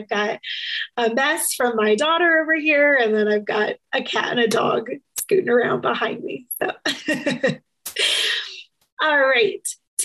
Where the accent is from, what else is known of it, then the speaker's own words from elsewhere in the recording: Florida, United States; And, you know, growing up in Florida, I never had that. I didn't even see snow till I was 20 years old.